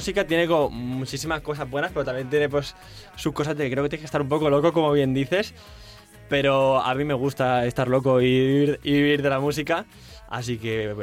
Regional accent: Viladecans, Catalonia, Spain; cuando vengo de Madrid a Viladecans es como que me siento a gusto, y digo, hostia, estoy aquí en mi ciudad

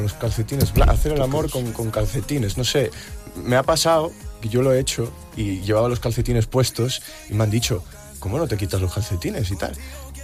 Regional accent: Tui, Galicia, Spain; a mi tierra.

